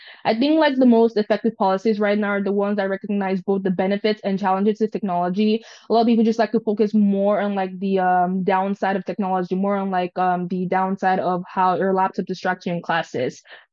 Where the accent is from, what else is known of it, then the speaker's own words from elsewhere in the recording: Winnipeg, Manitoba, Canada; I'm from Winnipeg, Manitoba. I'm currently going into grade 11